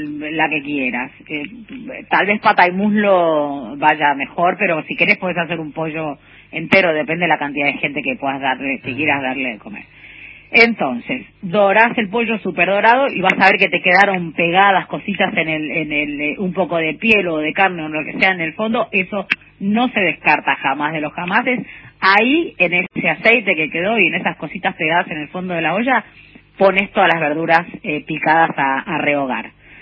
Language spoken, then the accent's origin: Spanish; Salta, Argentina; saludo para Salta, que es mi provincia natal.